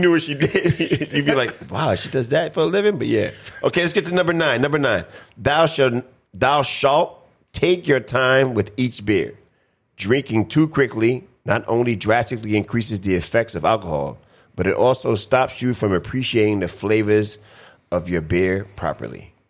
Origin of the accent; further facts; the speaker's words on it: Brooklyn, New York, United States; I'm from Brooklyn, New York, so I've never played.